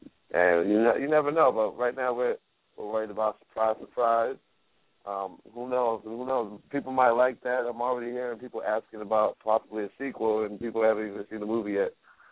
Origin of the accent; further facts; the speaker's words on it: Lynn, Massachusetts, United States; everyone in my hometown of Lynn, Massachusetts.